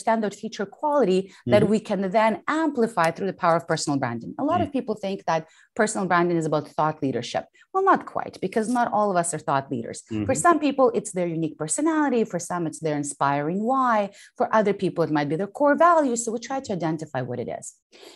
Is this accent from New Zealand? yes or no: no; Ukraine; I was born in the Soviet Union and I grew up in post-Soviet Ukraine, which of course formed a lot of my core values.